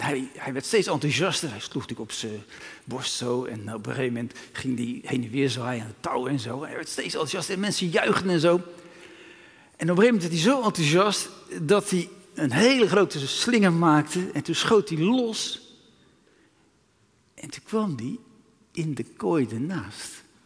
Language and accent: Dutch; Rotterdam, South Holland, Netherlands; Ik ben geboren in Rotterdam